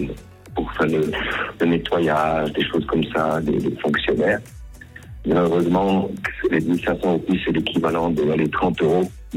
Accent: Valais, Switzerland; moved away as an adult; now in Mauritius; Bah, du Valais

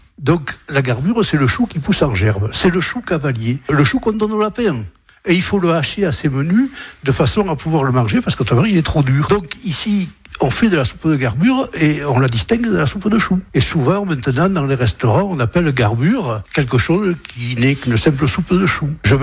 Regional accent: Dax, Nouvelle-Aquitaine, France; Je suis né au Cassourat, à Dax, mais j'ai passé mon enfance au quartier du Gon.

